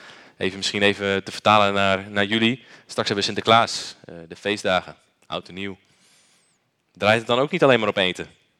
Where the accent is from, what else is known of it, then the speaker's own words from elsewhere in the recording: Groningen, Netherlands; Maar ik kom uit Groningen en daar is het echt een traditie.